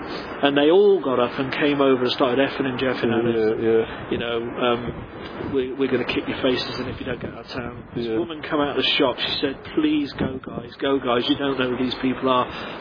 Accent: Shrewsbury, West Midlands, United Kingdom; from Shrewsbury.

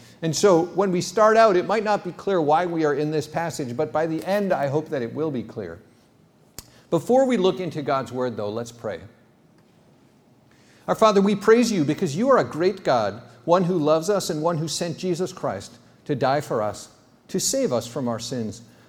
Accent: United States; I'm an American emergency room doctor

